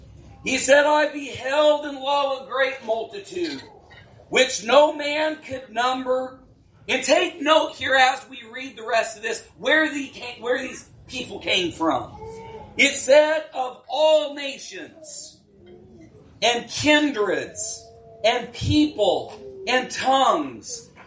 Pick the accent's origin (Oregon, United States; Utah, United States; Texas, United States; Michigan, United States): Oregon, United States; moved away as an adult; When I moved from the West Coast many years ago, and I was 18 years old, and I moved from Oregon. And if y'all know anything about where I said y'all, I've been in the Midwest longer than I was in Oregon.